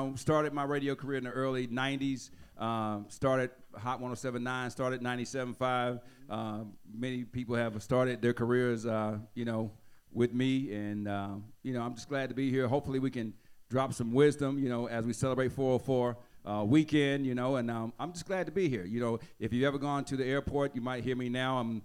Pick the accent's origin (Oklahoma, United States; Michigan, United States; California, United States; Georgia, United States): Georgia, United States; Atlanta; I'm from Atlanta.